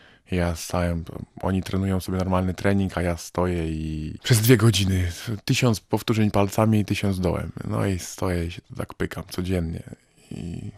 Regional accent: Belarus; now in Poland; U nas na Białorusi się chodzi do szkoły normalnie w garniturach i elegancko. A jak się przekonałem, w Polsce nie do końca tak jest.

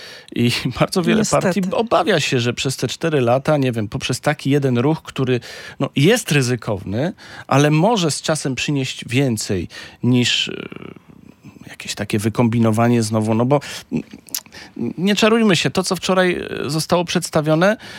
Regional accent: Bytom, Silesian Voivodeship, Poland; Ja jako bytomianin znam ten problem bardzo dobrze.

